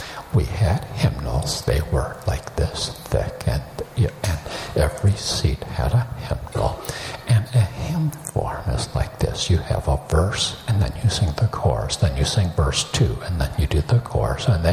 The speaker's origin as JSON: {"language": "English", "country": "Canada", "tie": "born or raised there", "moved": "yes", "lives_now": "United States", "said": "I was born in Canada, raised initially in Canada, then moved to the United States."}